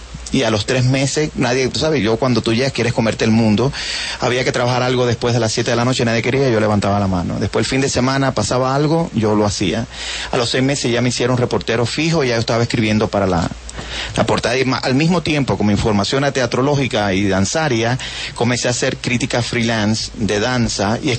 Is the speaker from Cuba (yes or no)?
yes; Cuba; now in United States; yo soy cubano. O sea, hay una diferencia en este grupo. Uno, aunque yo sea ciudadano americano, Cuba me exige sacar un pasaporte cubano